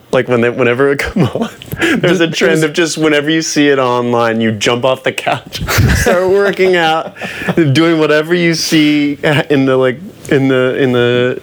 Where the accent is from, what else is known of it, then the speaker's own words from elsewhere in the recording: North Carolina, United States; North Carolina.